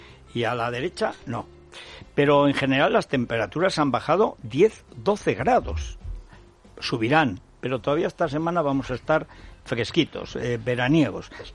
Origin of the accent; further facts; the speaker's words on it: Teruel, Aragon, Spain; Y hasta un hospital de Teruel, miedo me dan los enfermos de mi tierra.